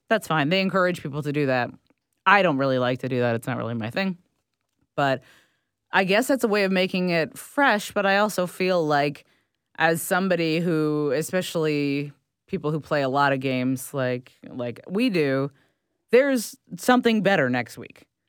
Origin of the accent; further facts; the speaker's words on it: United Kingdom; They brought it to Britain, which I, again, as a Brit, I love it.